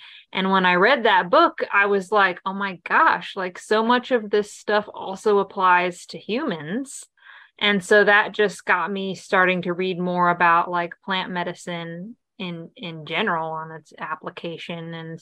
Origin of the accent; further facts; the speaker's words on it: North Carolina, United States; I grew up in Western North Carolina.